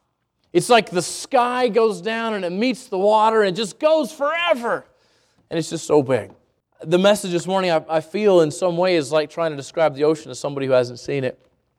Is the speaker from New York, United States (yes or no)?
no; New Mexico, United States; I would call it a lake because I'm from New Mexico.